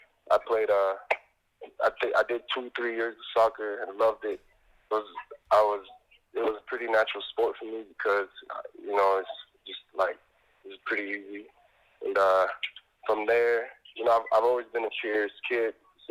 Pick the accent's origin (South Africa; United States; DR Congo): DR Congo; Kinshasa; moved away; Yeah, so it was called Zaire, and I think they changed it pretty much before we left the Congo in '96.